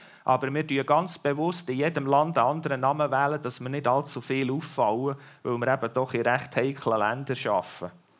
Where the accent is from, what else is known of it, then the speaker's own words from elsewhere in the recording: Australia; German is a second language; Wir sind extra aus Australien angereist. Wir sind Australier, wir wohnen in Australien. Allerdings bin ich in Goldiville oben aufgewachsen und darum kann ich noch ein bisschen Deutsch.